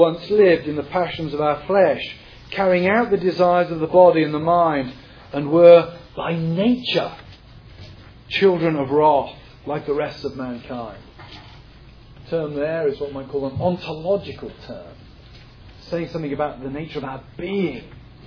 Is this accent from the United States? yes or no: no; England, United Kingdom; moved away; I grew up on the English-Welsh border.